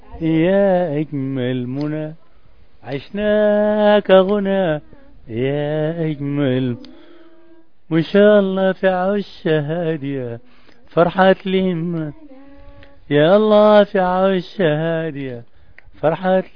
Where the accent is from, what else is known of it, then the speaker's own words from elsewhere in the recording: Kassala, Sudan; born there; من مواليد 1/1/41 كسلة غرب القاش.